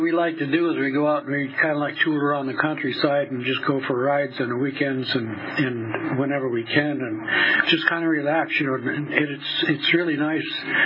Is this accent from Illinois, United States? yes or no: no; Massachusetts, United States; born there; I was born in Massachusetts, and I'm a product, I think, of an alcoholic father.